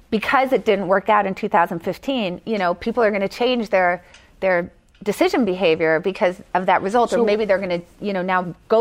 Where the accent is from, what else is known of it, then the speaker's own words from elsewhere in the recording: Philadelphia, Pennsylvania, United States; Well, I'm from Philadelphia, okay.